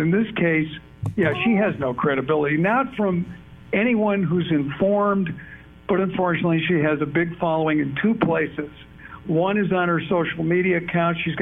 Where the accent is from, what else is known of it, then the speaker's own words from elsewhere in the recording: Chicago, Illinois, United States; And then in my hometown of Chicago, in a big hotel, they're going to have a rally for socialism.